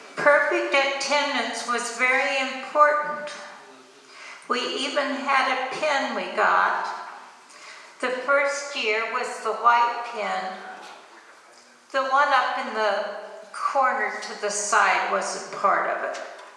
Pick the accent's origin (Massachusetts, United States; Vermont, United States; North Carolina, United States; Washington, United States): Washington, United States; I grew up on a dairy farm between Sequim and Port Angeles, Washington, on the Olympic Peninsula.